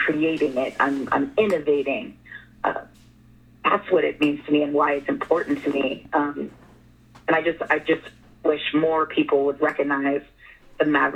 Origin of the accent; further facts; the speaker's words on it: Nebraska, United States; And you know, I'm from Nebraska, so I'm a truck girl. I grew up with trucks